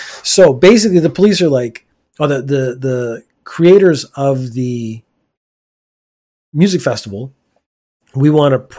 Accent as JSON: {"language": "English", "country": "Canada", "lives_now": "Japan", "said": "So now I'm thinking my home country of Canada, they would not send you back if there was any possibility of a human rights violation."}